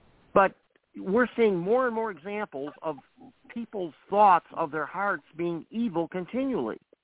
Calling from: Cleveland, Ohio, United States; I'm from Cleveland.

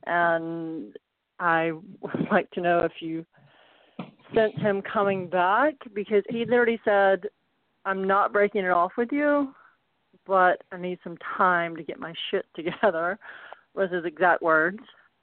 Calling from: Georgia, United States

